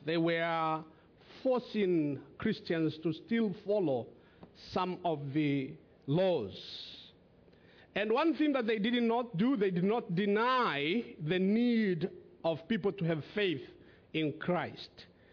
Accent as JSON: {"language": "English", "country": "Tanzania", "said": "I am from Tanzania. Tanzania is on the east coast of Africa."}